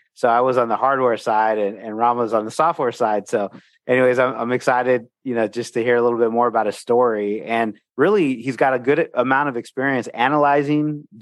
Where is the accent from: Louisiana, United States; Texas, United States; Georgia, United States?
Texas, United States; Like, man, I was from Texas, you know, from the US here, and our family, you know, has a background, foreigners moving